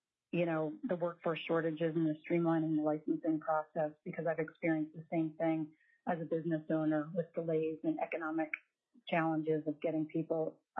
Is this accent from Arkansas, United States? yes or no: no; Ketchikan, Alaska, United States; I'm from Ketchikan, Alaska.